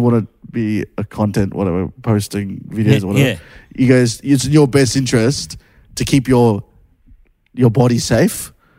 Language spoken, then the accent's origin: English; India; People always ask me. I'm Indian, whatever.